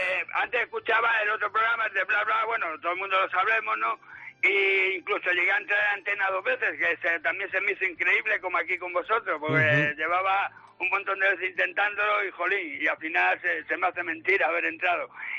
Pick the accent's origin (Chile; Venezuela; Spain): Spain; Madrid, Community of Madrid; Nací y me crié en Madrid